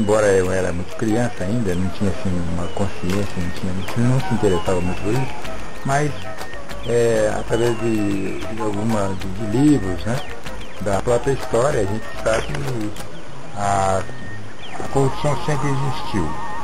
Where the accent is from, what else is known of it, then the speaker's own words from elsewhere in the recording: Minas Gerais, Brazil; eu sou natural do sul de Minas, né? E eu vivi até os 18 anos, né, no interior, né? E posteriormente eu fui prestar o serviço militar e vim para a capital, já depois de casado